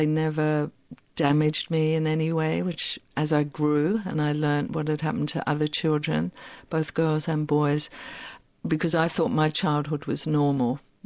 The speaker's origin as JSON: {"language": "English", "region": "London", "country": "United Kingdom", "tie": "born or raised there", "said": "So I'm born in England to very ordinary working-class parents in South London"}